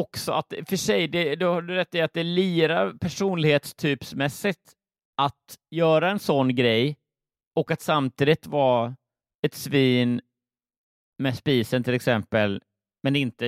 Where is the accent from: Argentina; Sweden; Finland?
Sweden; Småland; dels att jag är liksom smålänning i grund och botten.